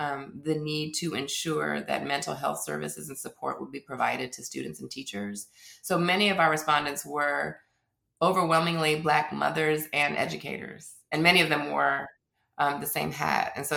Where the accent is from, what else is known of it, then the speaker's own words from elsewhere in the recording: Las Vegas, Nevada, United States; Las Vegas, Nevada, which is my hometown.